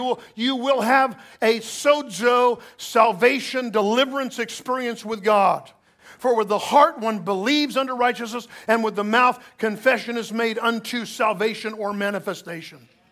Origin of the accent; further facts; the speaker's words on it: Sanford, Florida, United States; Growing up in Sanford, Florida, down by Orlando, when we moved there, there was one family doctor in town, Dr. McDaniel.